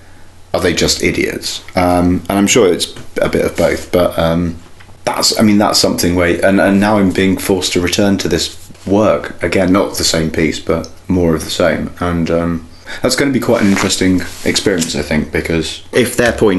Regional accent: England, United Kingdom; I probably make massive category errors by watching as an English person, just sort of, you know, responding to it probably quite Englishly

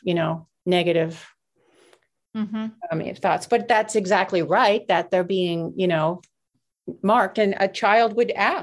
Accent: Los Angeles, California, United States; Because I grew up in Los Angeles, so I didn't have, you know, farm animals.

